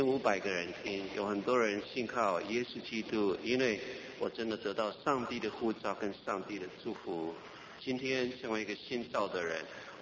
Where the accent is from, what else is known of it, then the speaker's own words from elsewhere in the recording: Taiwan; 我们台湾人通常讲下雨了，就是三个字